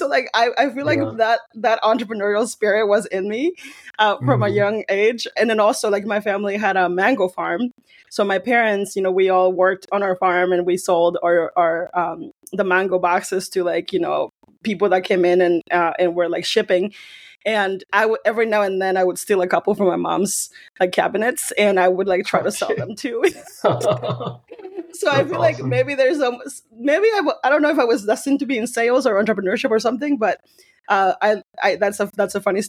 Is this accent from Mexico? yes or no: yes; Mexico; When I was young, I grew up in Mexico. I was born and raised there.